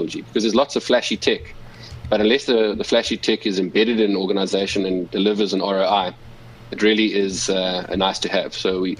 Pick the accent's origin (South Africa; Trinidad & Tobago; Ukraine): South Africa; as a South African and African